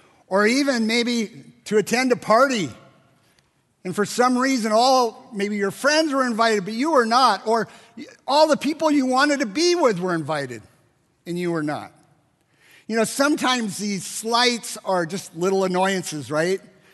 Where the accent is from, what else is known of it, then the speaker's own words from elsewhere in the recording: Burlingame, California, United States; I said, you know … We're from Burlingame.